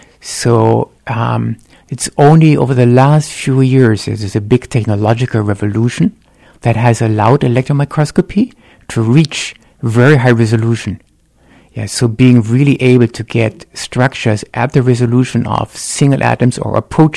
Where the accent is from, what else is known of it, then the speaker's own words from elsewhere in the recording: Germany; moved away as an adult; also born or lived in Dallas, United States / Northern Ireland; I'm originally from Germany, and I've got my undergrad and graduate degrees from Germany